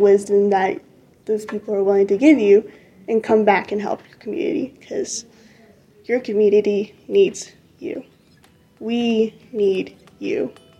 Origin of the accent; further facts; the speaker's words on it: Kayenta, Arizona, United States; I come from the Napa Nation in northern Arizona, from Kianta, Arizona